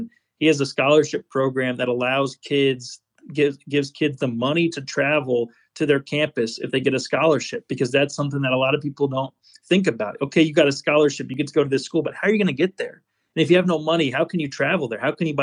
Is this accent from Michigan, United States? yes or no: no; Sedalia, Missouri, United States; growing up in Sedalia, my dad had a friend who lived outside of St. Louis.